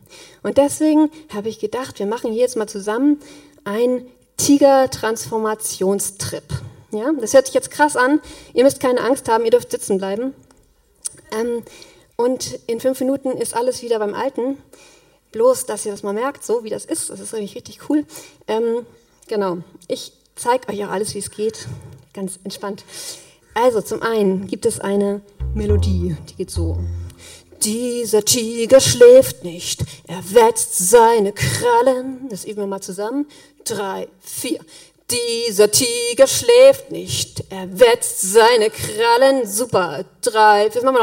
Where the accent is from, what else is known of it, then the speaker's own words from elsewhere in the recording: Brandenburg, Germany; Also, ich komme aus Brandenburg, das habt ihr schon gehört.